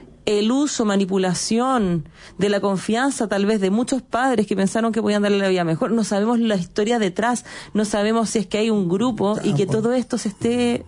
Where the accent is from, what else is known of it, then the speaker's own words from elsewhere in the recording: Chile; nosotros como chilenos